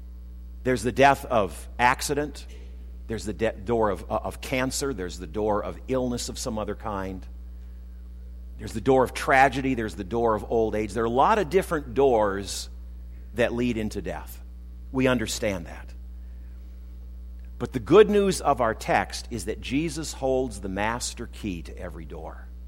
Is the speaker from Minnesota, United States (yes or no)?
yes; Minneapolis, Minnesota, United States; When I was a young person growing up in Minneapolis, we lived in a large house on the southern edge of the city, large three-story house.